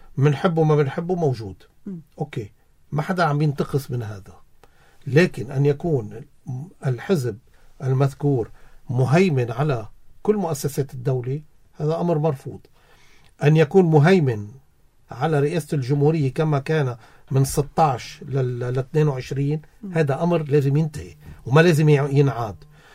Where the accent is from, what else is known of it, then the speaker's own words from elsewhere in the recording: Lebanon; نحن كلبنانيين وأنا ما عم بحكي كمسيحيين أنا مني لني ماروني ولني مسيحي بس أنا عم بحكي كلبنانيين